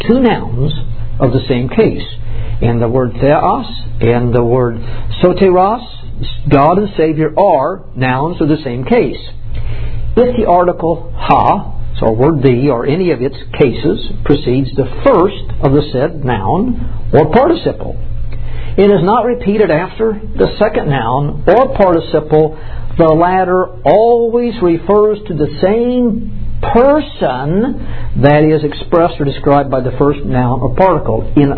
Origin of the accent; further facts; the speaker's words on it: Missouri, United States; Must have been from my home state, from Missouri.